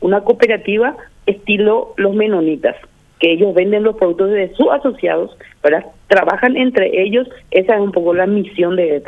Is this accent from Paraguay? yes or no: yes; Paraguay; somos paraguayos